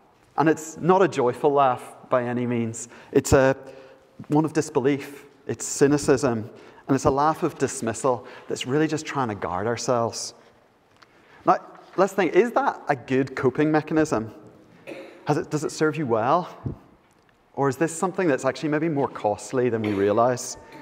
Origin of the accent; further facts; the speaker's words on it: Ireland; Being Irish means I come culturally pre-programmed with a great survival strategy.